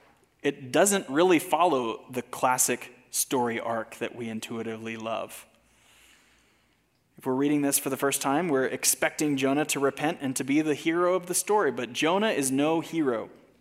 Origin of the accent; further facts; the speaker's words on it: United States; I'm an American. My family has been American for generations and generations.